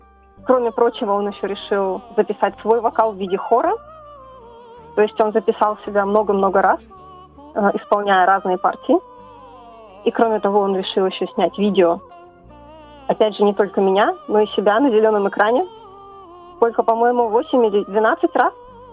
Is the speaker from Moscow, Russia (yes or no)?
yes; Moscow, Russia; Я родом из Москвы. Никогда не была даже в Украине. И у меня нет там никаких родственников.